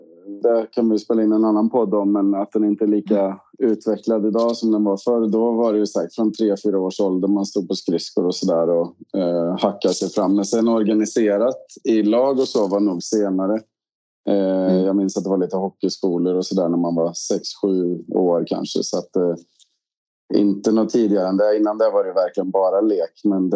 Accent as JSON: {"language": "Swedish", "town": "Karlstad", "region": "Värmland", "country": "Sweden", "said": "Jag var liksom reserv in på hockeygymnasiet hemma i Karlstad"}